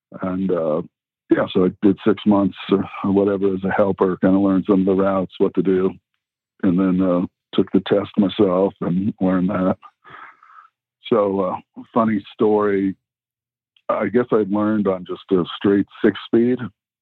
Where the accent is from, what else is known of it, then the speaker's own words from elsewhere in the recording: Colorado Springs, Colorado, United States; also born or lived in Brooklyn; So I'm 48. I've grew up in Colorado my whole life. I was born in Brooklyn. My dad was in the Coast Guard. Then we moved to Colorado Springs